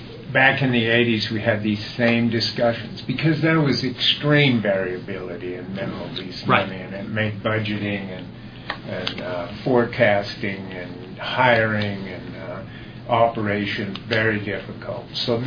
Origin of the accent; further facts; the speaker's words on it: Utah, United States; Bill, I'm from Carbon County, and so I know Dave Hinkins quite well.